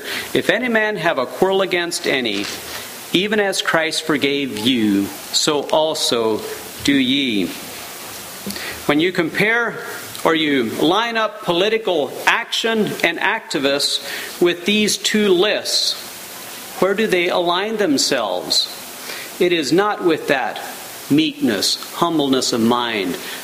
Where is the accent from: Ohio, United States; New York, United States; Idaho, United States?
Ohio, United States; I remember growing up in East Holmes, where I grew up in Ohio, was a dry area.